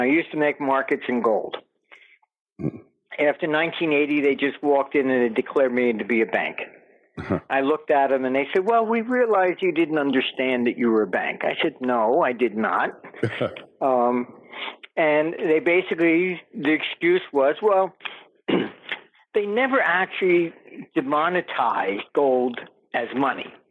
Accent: United States; I said, well, I'm an American.

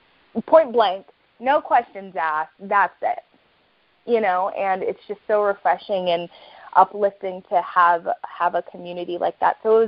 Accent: Albuquerque, New Mexico, United States; so I grew up in New Mexico, and New Mexico, Albuquerque, you know, is a small town, and I wanted to leave.

